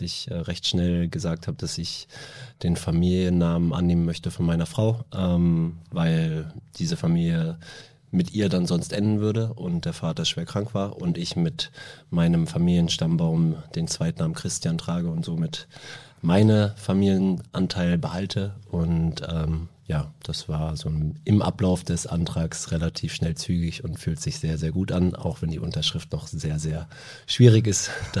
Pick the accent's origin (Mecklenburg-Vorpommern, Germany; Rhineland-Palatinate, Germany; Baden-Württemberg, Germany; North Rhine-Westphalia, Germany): Mecklenburg-Vorpommern, Germany; Rostock; born there; Und ich bin dort geboren in der Stadt und mit dem ersten Lebensjahr saß ich mit meinem Großvater auf dem Schoß im alten Ostseestadion.